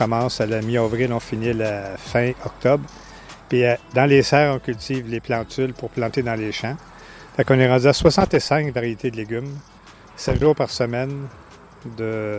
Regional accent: Gatineau, Quebec, Canada; Moi, je viens de la ville, je viens de Gatineau, puis je n'avais jamais été voir un producteur agricole avant, 24 ans.

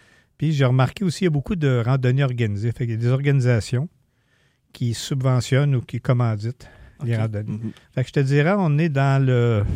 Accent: Gatineau, Quebec, Canada; Moi, quand j'étais un urbain, je viens de Gatineau.

